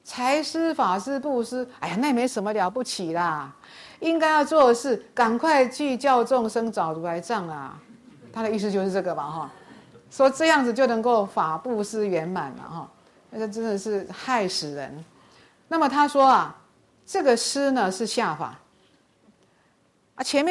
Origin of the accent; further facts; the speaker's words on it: Taiwan; 我们台湾话叫妖兽啦，